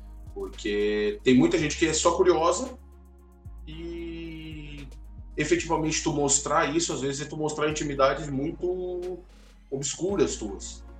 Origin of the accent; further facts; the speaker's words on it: Rio Grande do Sul, Brazil; now in Florianópolis, Brazil; Eu sou gaúcho, mas eu moro em Florianópolis.